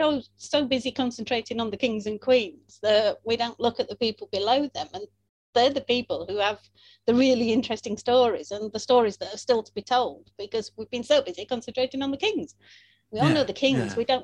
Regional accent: Conisbrough, Yorkshire and the Humber, United Kingdom; I grew up near Conisbrough Castle, which is in South Yorkshire.

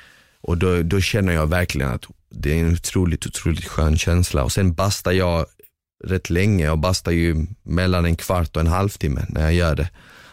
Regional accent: Finland; jag är ändå finne.

